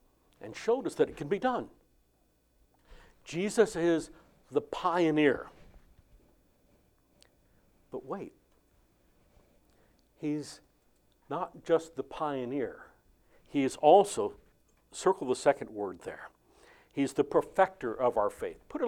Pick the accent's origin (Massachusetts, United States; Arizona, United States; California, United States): California, United States; I'm from California, and everybody there, I think, is Republican or something like that.